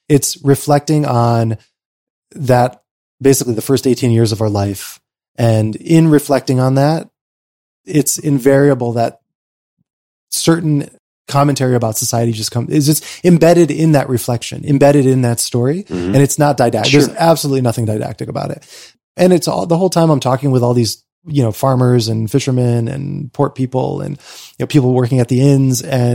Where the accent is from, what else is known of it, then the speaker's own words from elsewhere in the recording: United States; moved away; Like the social safety net is so high here relative to what I experienced growing up in America.